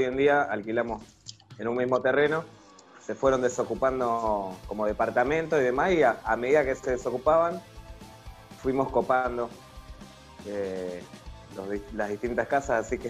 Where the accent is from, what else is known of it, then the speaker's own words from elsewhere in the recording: El Bolsón, Río Negro, Argentina; moved away as an adult; now in Florencio Varela, Argentina; yo me vine a los 19 años del Bolsón, el sur de Río Negro. Conocí a los... Sí, muy lindo el lugar. Me crié ahí.